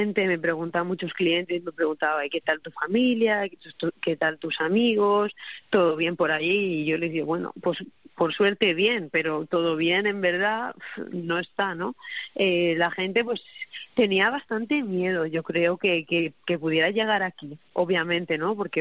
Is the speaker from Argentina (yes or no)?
no; Valencia, Valencian Community, Spain; claro, soy de Valencia, así que yo he visto los 0 grados 3 veces en mi vida.